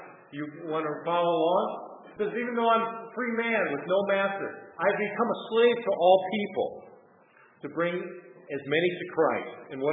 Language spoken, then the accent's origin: English; Wisconsin, United States; that I grew up in Wisconsin, that I'm a loyal Packer fan.